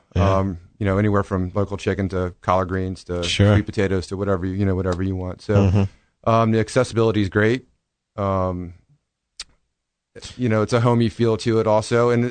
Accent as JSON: {"language": "English", "town": "Charlottesville", "region": "Virginia", "country": "United States", "tie": "born or raised there", "said": "born and bred in Charlottesville. I'm 37"}